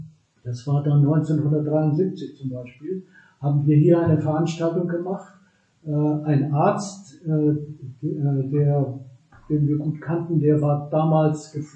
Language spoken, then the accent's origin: German; Neuendettelsau, Bavaria, Germany; ich komme aus Neu-Dettelsau in Mittelfranken.